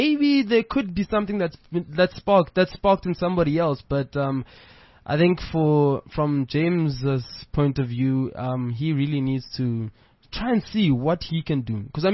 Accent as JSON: {"language": "English", "region": "Eastern Cape", "country": "South Africa", "said": "I'm from the Eastern Cape"}